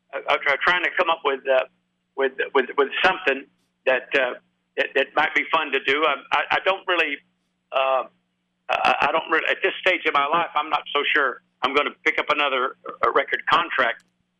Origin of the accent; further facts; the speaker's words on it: Florida, United States; Well, I would have to say that yes, I am on the road, but I'm back in my home state of Florida.